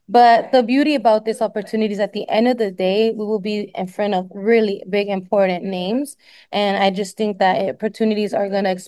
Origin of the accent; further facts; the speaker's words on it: Dallas, Texas, United States; I will never forget where I'm coming from.